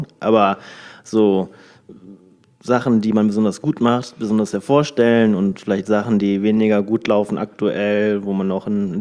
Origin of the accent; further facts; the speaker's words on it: North Rhine-Westphalia, Germany; now in Düsseldorf, Germany; Also ich komme aus einem ganz, ganz kleinen Kuhdorf am linken Niederrhein. Aus Pferd. Und mittlerweile hat es mich in die große, weite Welt getrieben. 40 Kilometer weiter nach Düsseldorf.